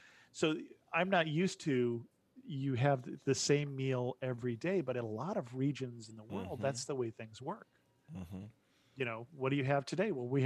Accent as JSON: {"language": "English", "region": "California", "country": "United States", "tie": "born or raised there", "said": "I grew up in California, and I grew up in a city that was 50% Hispanic."}